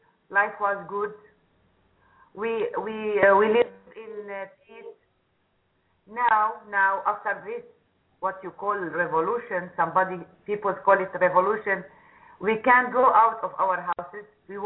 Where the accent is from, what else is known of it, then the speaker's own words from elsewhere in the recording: Damascus, Damascus Governorate, Syria; I live now in Damascus. I was raised in Damascus. I am a mechanic engineer, automotive engineer.